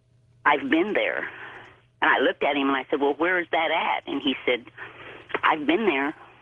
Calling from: Dixon, Missouri, United States; Dixon, not too far from Fort Leonard Wood.

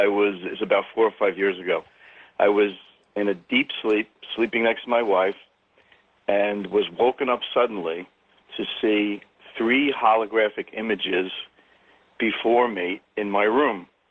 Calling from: New York, United States; I'm calling from New York.

